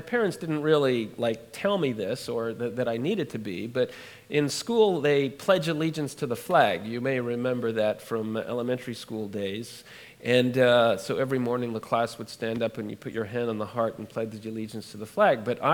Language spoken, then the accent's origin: English; United Kingdom; born there; I was born in England, so I know something about the monarchy.